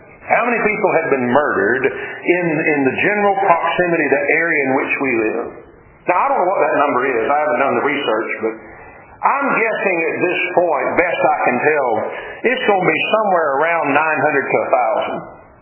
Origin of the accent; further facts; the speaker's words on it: Savannah, Georgia, United States; born there; I was born in Savannah, spent most of my adulthood now living in Bullitt County, most of my lifetime, majority of it.